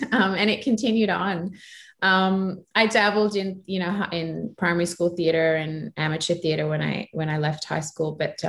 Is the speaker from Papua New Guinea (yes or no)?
yes; Papua New Guinea; I'm biracial. I grew up in Papua New Guinea.